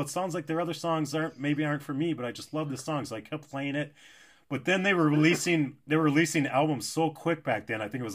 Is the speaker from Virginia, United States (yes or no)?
no; St. Paul, Minnesota, United States; Yeah, you know, I'm from St. Paul